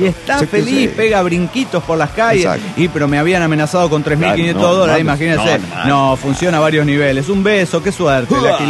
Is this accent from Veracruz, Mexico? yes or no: yes; Orizaba, Veracruz, Mexico; Ya seré un ingeniero oficialmente, así que por ahora ando en mi tierra. Orizaba, ver Orizaba. Ah, no, Veracruz, claro.